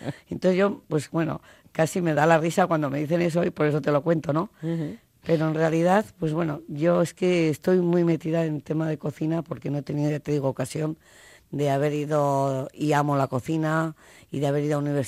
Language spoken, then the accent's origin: Spanish; Pamplona, Navarre, Spain; Yo siempre digo que aunque soy de Pamplona, me gustaría haber nacido en San Sebastián.